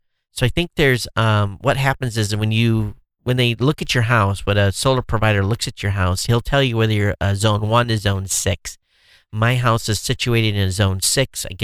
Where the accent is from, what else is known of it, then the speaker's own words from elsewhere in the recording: Michigan, United States; because I'm from Michigan, I always call Michigan God's country.